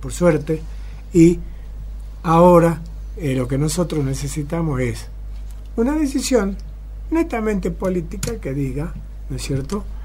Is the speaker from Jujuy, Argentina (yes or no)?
yes; Jujuy, Argentina; Yo soy jujeño y quiero la fiesta con toda mi alma.